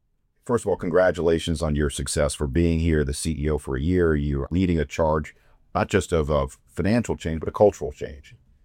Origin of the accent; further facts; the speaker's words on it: New York, United States; So John, I got to ask, I'm from New York and we don't get a lot of folks from Staten Island.